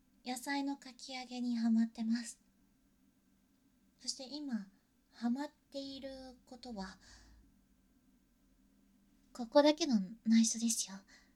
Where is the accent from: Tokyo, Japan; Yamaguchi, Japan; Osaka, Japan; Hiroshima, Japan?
Tokyo, Japan; 東京出身です。